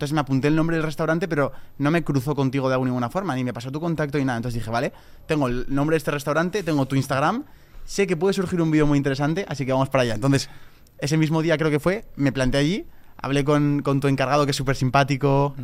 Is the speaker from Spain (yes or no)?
yes; Spain; vengo desde España, aquí tengo un vídeo pensado